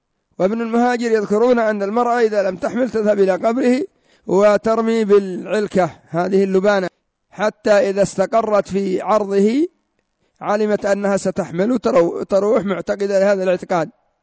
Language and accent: Arabic; Yemen; هذا عندنا في اليمن، ما بالك إذا ذهبت إلى إيران إلى العراق؟